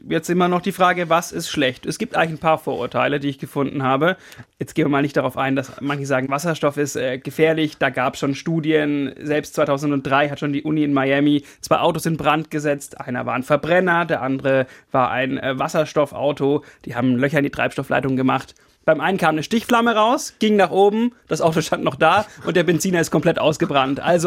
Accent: Baden-Württemberg, Germany; Wo ich herkomme, liebe Grüße auf die Schwäbische Alb, da fährt die Diesellok.

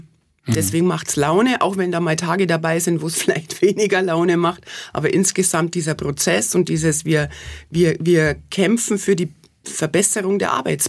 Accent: Bavaria, Germany; Man merkt an meinem Dialekt, dass ich nicht aus dem Ländle ursprünglich bin, sondern dass ich aufgewachsen bin auch in Bayern.

